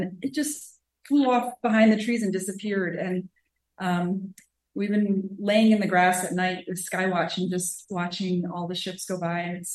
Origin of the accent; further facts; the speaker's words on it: Seattle, Washington, United States; I'm from Seattle, Washington.